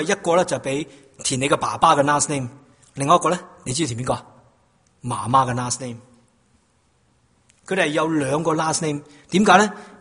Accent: China; 我们中国人特别华人的教会多数偏向于有两个极端

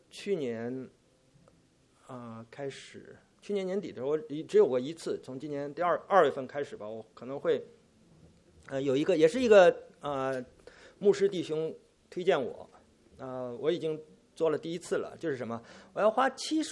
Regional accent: China; 有我们在大陆长大的，年龄比较稍微长一点的，和我这个年龄差不多的，

